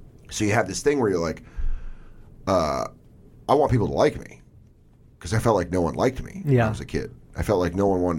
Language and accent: English; Denver, Colorado, United States; And then, like, I'm from Denver.